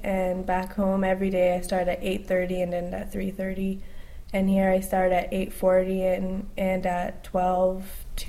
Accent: New Mexico, United States; I come from New Mexico in the USA.

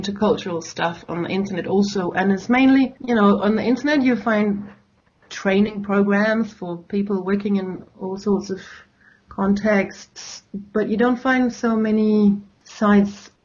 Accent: Denmark; English is a second language; moved away as an adult; also born or lived in New Zealand; Well, I grew up in Denmark, and I went to school and high school there. And when I finished high school, I went to New Zealand

